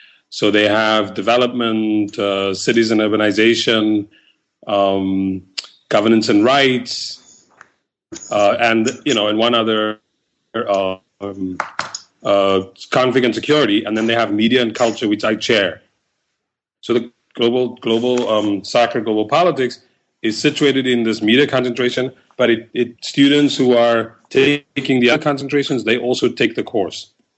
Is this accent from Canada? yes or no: no; South Africa; born there; I was born in South Africa. And I grew up with football